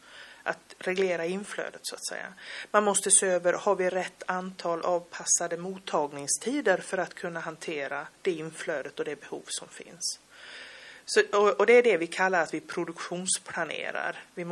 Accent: Norrland, Sweden; som norrlänning så har vi ett Skåne som inte kanske är så långt tycker jag

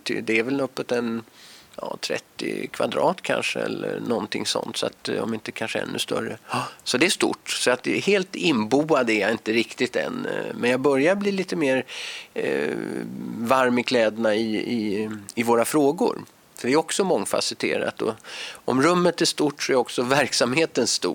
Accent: Stockholm, Stockholm County, Sweden; Jag är ju uppvuxen i Stockholm mer eller mindre, eller större delen har gått i skolan där och sådär. Men jag är ju halvskåning själv då.

